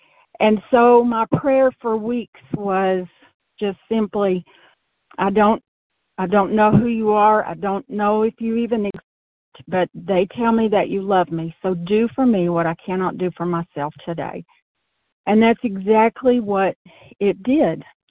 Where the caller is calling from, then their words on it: Arkansas, United States; I'm from Arkansas.